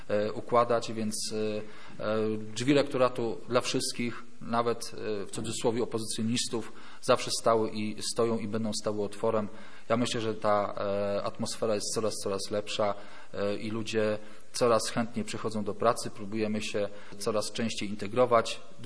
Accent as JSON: {"language": "Polish", "town": "Szczecin", "region": "West Pomeranian Voivodeship", "country": "Poland", "lives_now": "Gdańsk, Poland", "said": "cały czas mi wszyscy jak mantrę powtarzają, że jestem ze Szczecina."}